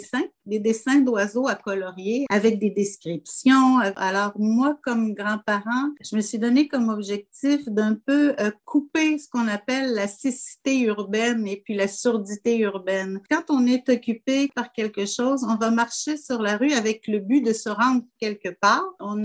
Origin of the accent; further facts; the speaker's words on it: Montreal, Quebec, Canada; J'ai été élevée à Montréal, mais j'ai eu la chance d'avoir un chalet familial au bord d'un lac dans la forêt des Hautes-Laurentides avec les montagnes.